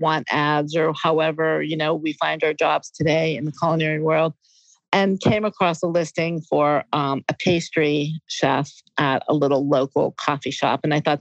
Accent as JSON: {"language": "English", "country": "United States", "said": "I'm an American pastry person. Like, as much as I love French pastry and I love Spanish pastry and Italian pastry, I grew up on sugary, sweet American desserts, you know what I mean?"}